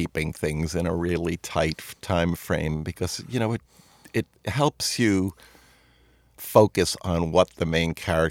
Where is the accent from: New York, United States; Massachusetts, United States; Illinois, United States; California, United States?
New York, United States; you know, I grew up in New York, and I had skipped a grade, and my mom didn't want me to go quite that far away.